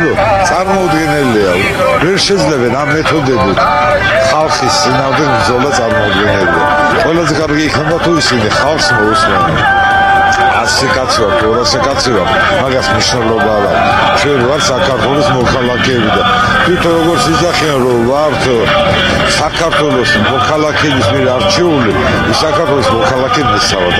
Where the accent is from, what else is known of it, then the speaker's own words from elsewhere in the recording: Tbilisi, Georgia; მე არ დავიბადე, თორე გავიზარდე რუსთაველზე. პირველ სკოლაში სწავლობდი და ყოველდღე რუსთაველი იყო ჩემთვის როგორც წინ დადგილი.